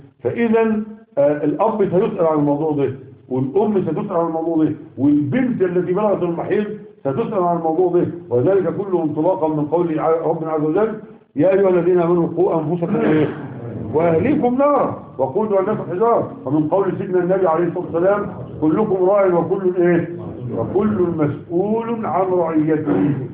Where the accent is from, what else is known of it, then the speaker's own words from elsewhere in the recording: Egypt; ولذلك تجد ان كثيرا عندنا في مصر رجالا ونساء يحلفون بغير الله